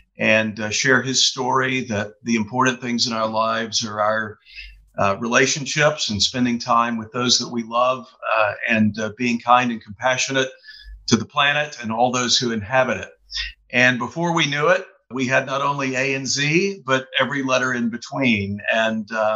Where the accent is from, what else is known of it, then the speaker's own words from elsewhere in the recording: Texas, United States; also born or lived in Chicago; now in Kauai, United States; And I found myself living on the beautiful island of Kauai in Hawaii. I grew up in Texas, lived in Chicago for a while.